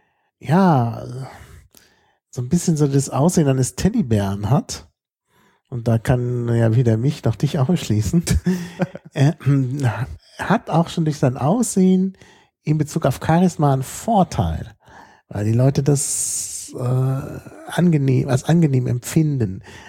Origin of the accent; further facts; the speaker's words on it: Dortmund, North Rhine-Westphalia, Germany; born there; now in Berlin, Germany; Also geboren bin ich in Dortmund. Aber eigentlich fühle ich mich seit Anfang 1998 so richtig als Berliner.